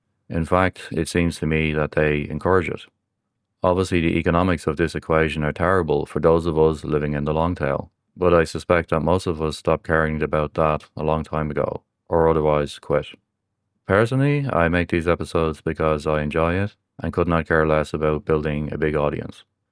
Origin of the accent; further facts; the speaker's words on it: Ireland; accent: Irish; So to my American audience, you may pronounce that as a niche. Apologies once again for my Irish accent.